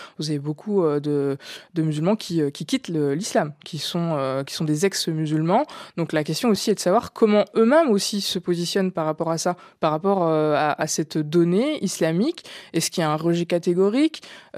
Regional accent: France; je suis française, j'ai la citoyenneté française, j'ai vécu en France, j'ai été éduquée, élevée en France.

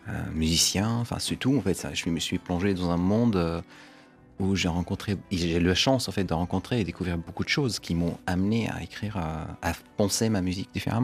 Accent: Paris, Île-de-France, France; enfin une bonne partie de ma vie j'ai grandi à Paris

